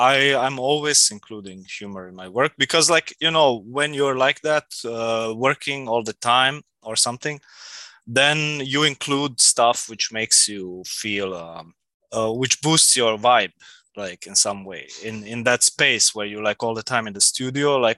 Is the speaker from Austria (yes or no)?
yes; Austria; I grew up in Austria.